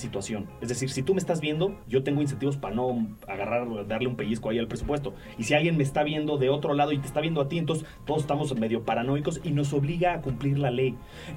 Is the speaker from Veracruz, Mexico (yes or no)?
no; Mexico City, Mexico; yo soy de la Ciudad de México